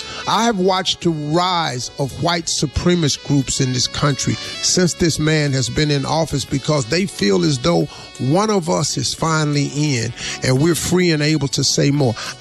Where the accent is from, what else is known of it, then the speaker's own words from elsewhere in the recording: Welch, West Virginia, United States; also born or lived in Cleveland, Ohio; I grew up as a child in the 60s. I grew up in Welch, West Virginia, and Cleveland, Ohio.